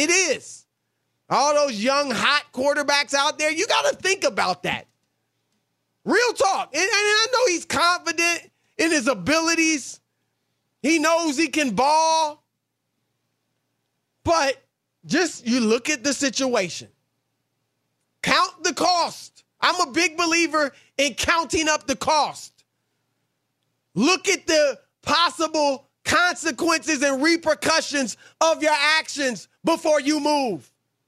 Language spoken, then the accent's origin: English; Louisiana, United States; And I'm a Louisiana boy. I'm Creole. I'm from the Bayou.